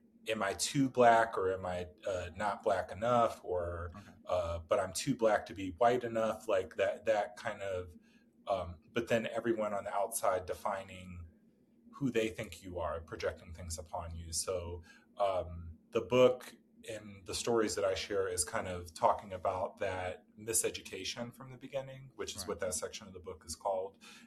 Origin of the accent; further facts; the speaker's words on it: Roanoke, Virginia, United States; now in Richmond, United States; I am from Roanoke, Virginia, which is Southwest Virginia. I've lived in the state of Virginia my whole life.